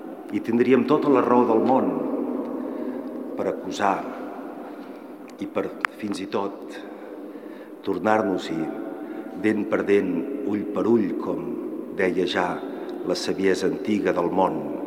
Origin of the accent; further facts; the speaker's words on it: Catalonia, Spain; Veure el que està fent l'Estat profundament em fereix com a català.